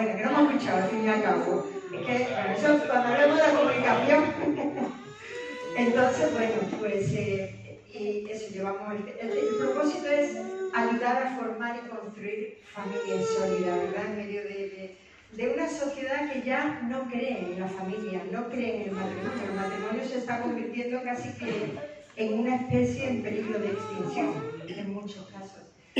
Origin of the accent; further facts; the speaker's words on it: Córdoba, Andalusia, Spain; also born or lived in Barcelona / Honduras / Zaragoza; yo soy de Córdoba, Juan es de Asturias. Hemos vivido en muchos lugares. Nos conocimos en Barcelona.